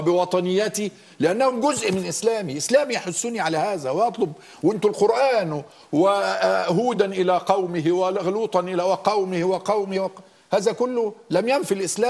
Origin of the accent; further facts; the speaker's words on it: Egypt; وكوني أنا مصري